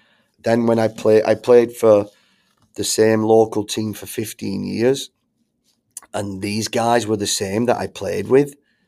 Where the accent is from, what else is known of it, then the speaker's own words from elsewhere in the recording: Bolton, North West England, United Kingdom; This afternoon, I've got a conversation with some guy from Bolton, my hometown, who's a director in Phoenix of a club.